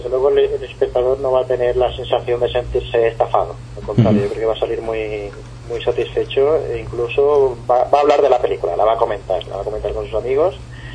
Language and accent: Spanish; Barcelona, Catalonia, Spain; permitidme decirlo, yo soy de Barcelona, ¿no?